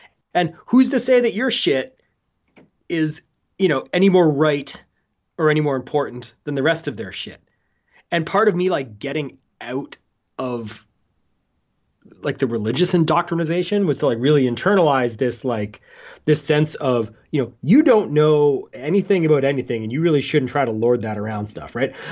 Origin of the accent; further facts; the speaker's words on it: Canada; So I grow up, I am in a Canadian border town and I grow up in a Italian Catholic household.